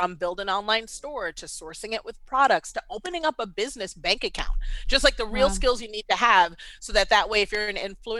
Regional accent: Washington, District of Columbia, United States; now in Atlanta, United States; So like, I was born and raised in D.C.

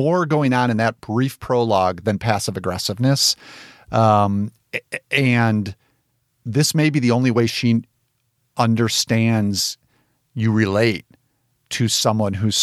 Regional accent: Midwest, United States; I'm from the Midwest. We don't do that.

